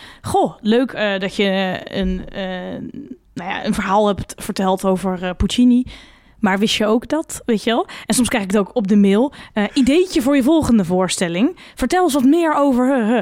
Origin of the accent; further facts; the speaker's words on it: Gelderland, Netherlands; Ik ben een meid van de Veluwe, maar dank je wel.